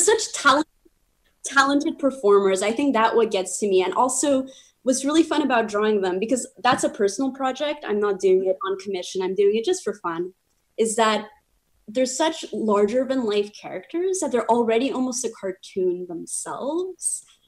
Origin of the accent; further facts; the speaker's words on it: Poland; I'm from Poland originally.